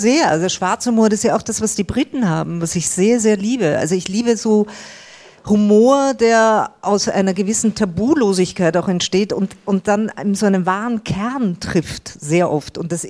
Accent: Austria; now in Berlin, Germany; ich komme aus einer iranischen Kultur, die sehr höflich ist. Dann bin ich in Österreich aufgewachsen.

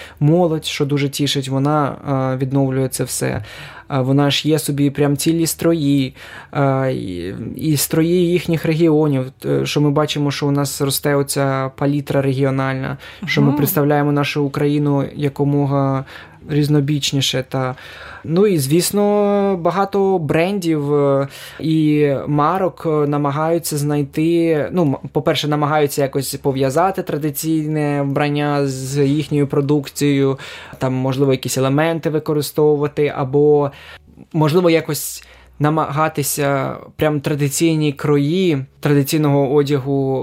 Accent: Chernihiv, Chernihiv Oblast, Ukraine; German is a second language; moved away as an adult; diese traditionelle Vishivanka habe ich aus meiner Heimatstadt Chernihiv mitgenommen, als diese Stadt im März 2022 belagert war.

